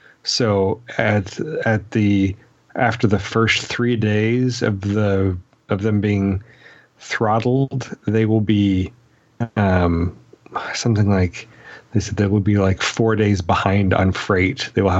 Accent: Alaska, United States; I grew up in Alaska, a child of the 70s. I was bookended by two brothers, one a few years older, one a few years younger.

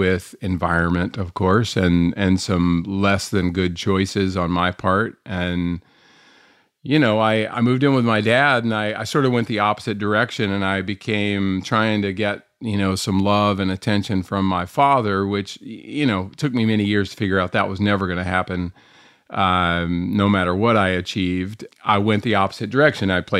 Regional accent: North Carolina, United States; I grew up here in North Carolina for the most part and high school here

